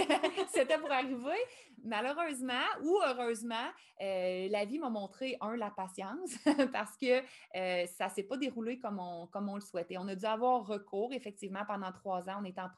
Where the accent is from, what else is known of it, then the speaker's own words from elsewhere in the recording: Sainte-Flore, Quebec, Canada; je suis une fille de Sainte-Flore, je viens de Sainte-Flore, j'aime le village de Sainte-Flore.